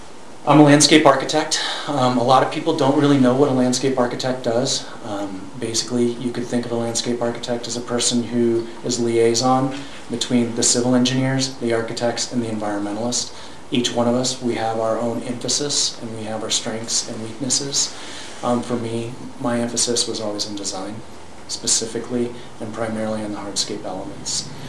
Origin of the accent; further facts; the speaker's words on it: Bend, Oregon, United States; also born or lived in Eugene / Denver; One other thing that I do think is important is I'm from Bend. I was born and raised here. I ended up going to school in Eugene and then to Denver.